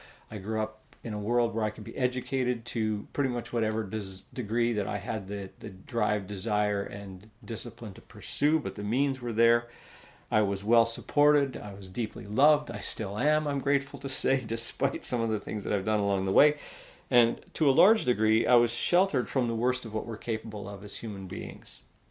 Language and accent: English; Canada; As a Canadian cultural elite